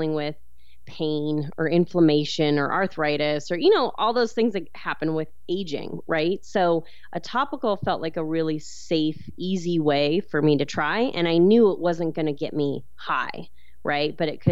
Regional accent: Oregon, United States; also born or lived in Bay Area, United States / New York City, United States; I grew up in Oregon. I went to the University of Oregon for college. I lived in the Bay Area, New York City.

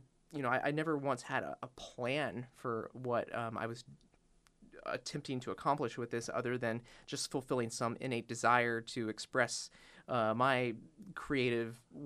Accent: Richmond, Virginia, United States; now in Portland, United States; I grew up in Richmond, Virginia, which definitely does not have that same free-spirited mindset that we have here in Portland.

